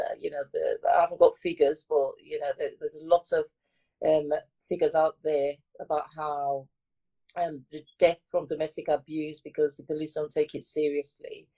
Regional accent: Delta, Nigeria; I'm actually originally from Delta State, and my husband is from Enugu State. So the Igbo you heard me speaking, I had to learn it.

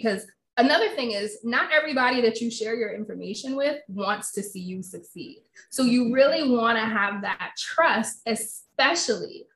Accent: New York, United States; also born or lived in Washington, D.C.; Believe it or not, it's been more of an adjustment for me, and I'm from New York, than it has been for him. But we've lived in DC for so long that it's been where I've spent my entire adult life.

